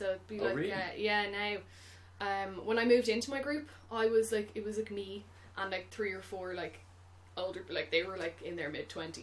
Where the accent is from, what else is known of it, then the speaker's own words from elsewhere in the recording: Santry, County Dublin, Ireland; Yes, it's my hometown. Haven't been there in years, though, now, it feels like.